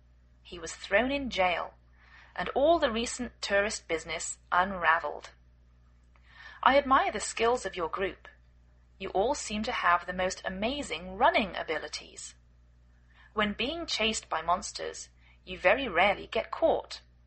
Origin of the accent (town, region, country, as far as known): England, United Kingdom; now in United States